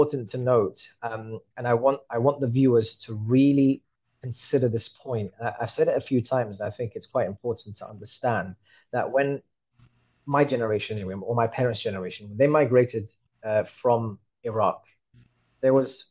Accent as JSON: {"language": "English", "region": "London", "country": "United Kingdom", "tie": "born or raised there", "also_born_or_lived": "Qom, Iran", "said": "I was born in Iran, in Qom, but I moved to the UK when I was about one and a half, two, so I don't really actually remember anything to do with where I was born or anything like that, obviously, but I grew up in the UK, in London. For 20 years"}